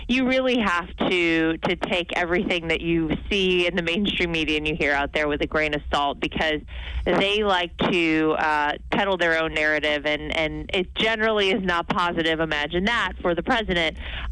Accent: North Carolina, United States; in my home state of North Carolina, literally from coast to coast

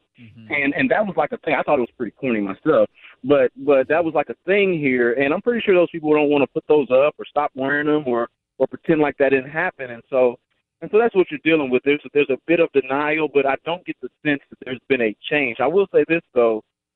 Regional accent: Houston, Texas, United States; I grew up an Astros fan. I was born and raised in Houston. I'm 30 years old

